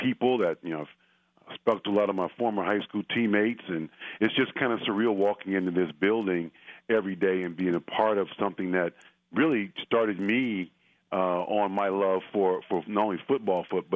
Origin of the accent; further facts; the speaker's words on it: Oakland, California, United States; You know, I'm from Oakland, California. I grew up an Oakland Raider fan. You know, and when I, you know, as a child, so I went to elementary, high school, and all that stuff here in the Bay Area.